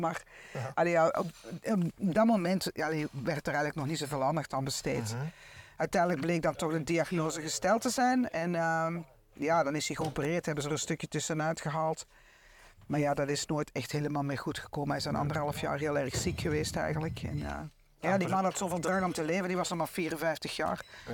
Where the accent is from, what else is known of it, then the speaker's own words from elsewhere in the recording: Roosendaal, North Brabant, Netherlands; accent: Dutch; moved away as an adult; now in Belgium; Ja, ik ben geboren in Roosendaal. Ik ben al naar school geweest. Dus dat Nederlandse accent blijft er wel houden.